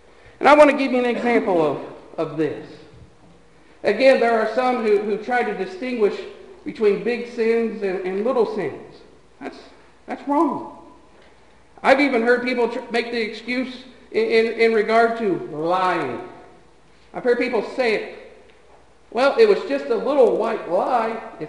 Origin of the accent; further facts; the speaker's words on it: Greencastle, United States; I remember when I was a young child growing up in Greencastle